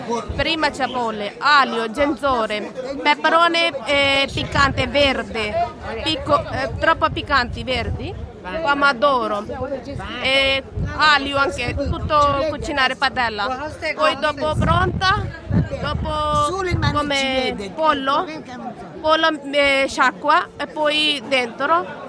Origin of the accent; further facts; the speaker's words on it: India; Italian is a second language; now in Italy; No, italiano no. Sono indiano.